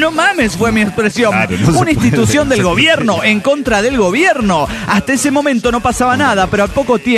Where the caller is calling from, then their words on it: Quito, Pichincha, Ecuador; de Quito, Ecuador!